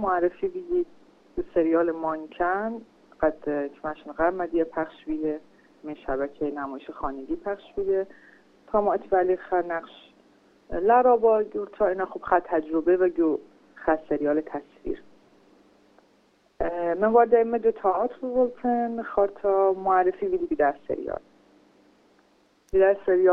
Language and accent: Persian; Tehran, Tehran Province, Iran; born there; اینا متولد تهرانیم